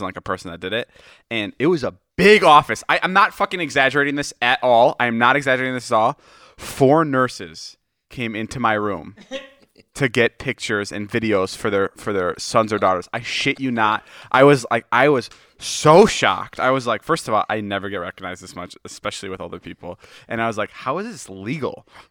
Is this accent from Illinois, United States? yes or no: yes; Chicago, Illinois, United States; I fucking love pizza. I'm from Chicago, and it means a lot to me.